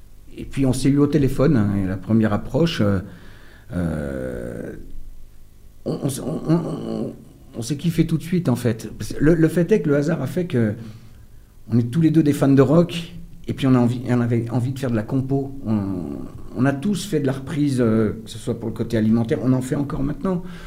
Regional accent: Switzerland; moved away; Donc, je suis parti de Suisse. Je suis venu ici en 2001.

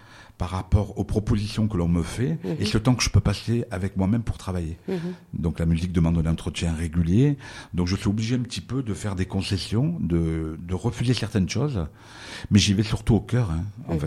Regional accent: Digne, Provence-Alpes-Côte d'Azur, France; born there; Moi, je suis né à Digne, mais j'ai des origines aussi maghrébines.

